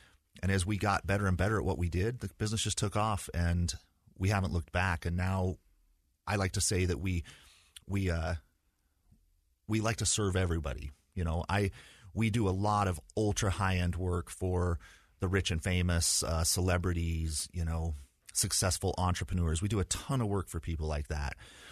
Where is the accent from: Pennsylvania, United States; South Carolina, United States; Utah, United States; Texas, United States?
Utah, United States; Provo; born or raised there